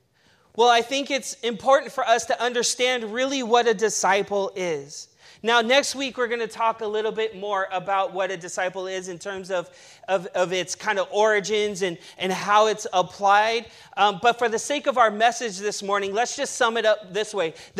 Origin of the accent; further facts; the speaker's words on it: the South, United States; I grew up in the South, and then, like, you're born Christians there.